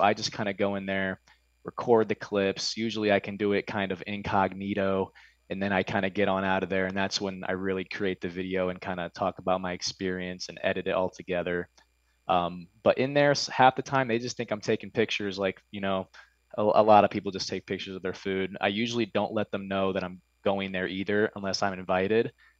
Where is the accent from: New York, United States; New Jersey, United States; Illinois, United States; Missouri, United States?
Illinois, United States; Peoria; Yeah, you know, I grew up in Peoria, you know, my whole life. I did move around when I was like in my early 20s. But, you know, I was born and raised here and around Peoria Heights.